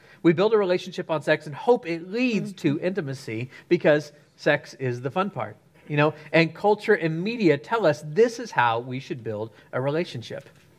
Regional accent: Egypt; I was raised in Egypt. And so this is a regular sight that we would see.

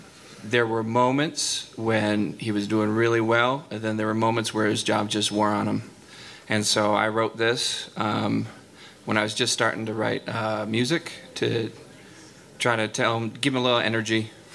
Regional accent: Ohio, United States; We're both from Ohio

